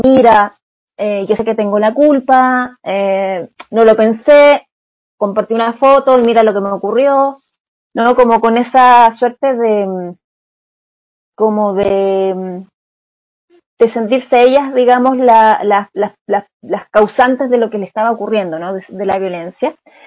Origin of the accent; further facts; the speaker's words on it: Chile; yo soy de Chile